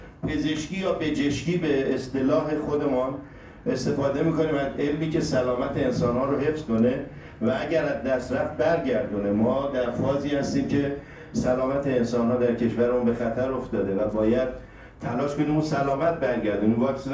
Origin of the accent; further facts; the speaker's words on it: Iran; ما مستعمره سازمان بهداشت جهانی نیستیم، ما ایرانیم.